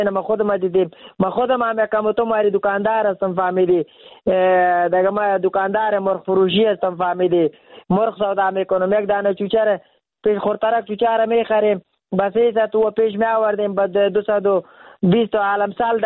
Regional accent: Afghanistan; چیز که تولید وطن خودم از افغانه خودم

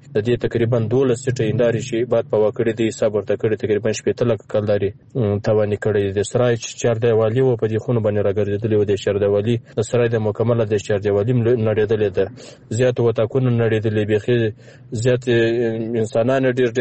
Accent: Farah, Afghanistan; زه چې خپل د فراه ولایت یم، د بکوا ولسوالۍ.

